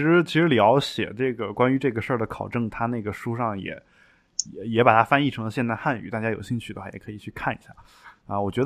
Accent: Shaanxi, China; 像我从小生长大的这个我们家乡的那边。比较经常唱的一些陕北民歌

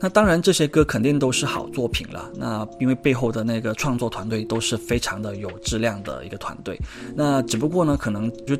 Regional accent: Guangdong, China; 我觉得应该是我们广东人婚礼里面一定会播的一首歌

